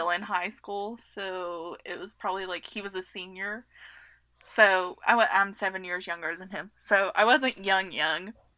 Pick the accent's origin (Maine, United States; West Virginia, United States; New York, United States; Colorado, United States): West Virginia, United States; accent: West Virginia; My West Virginia accent